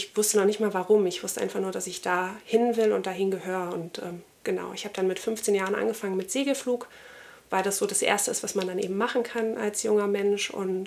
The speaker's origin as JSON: {"language": "German", "region": "Rhineland", "country": "Germany", "lives_now": "Munich, Germany", "said": "Ich komme aus dem Rheinland, bin aber in München stationiert"}